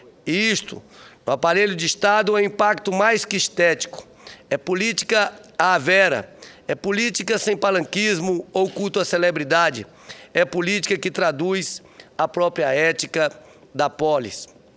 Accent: Brasília, Federal District, Brazil; Cresci em Brasília, acompanhando de perto o seu desenvolvimento institucional

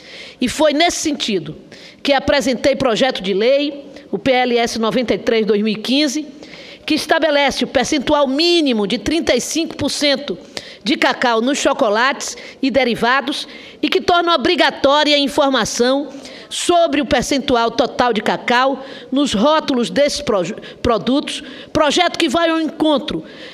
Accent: Bahia, Brazil; especialmente do cacau da minha terra, da Bahia

